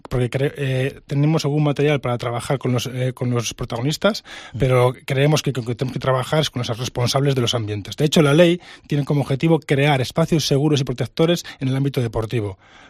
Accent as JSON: {"language": "Spanish", "town": "Piedecuesta", "region": "Santander", "country": "Colombia", "said": "además yo que soy de Barcelona de Piedecuesta"}